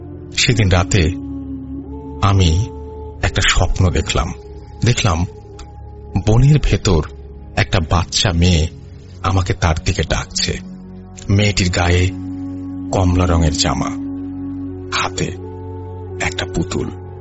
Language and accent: Bangla; Burichang, Chittagong Division, Bangladesh; আমার গ্রামের বাড়ি কুমিল্লার বুড়িচং থানার একটি গ্রামে।